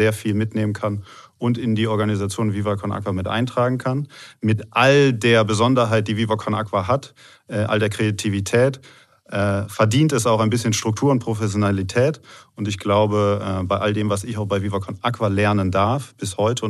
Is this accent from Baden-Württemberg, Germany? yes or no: no; Cologne, North Rhine-Westphalia, Germany; Ich komme aus Köln, habe dort studiert